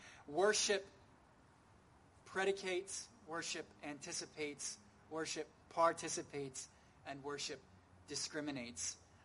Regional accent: New Jersey, United States; Something that you may or may not know about me is that I am, I grew up in New Jersey. I worked in New York for a while.

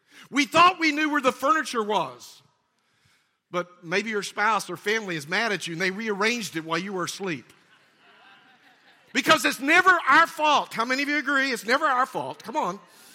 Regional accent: Texas, United States; I was raised in Texas all my life. We'd been in Tennessee for 7 years

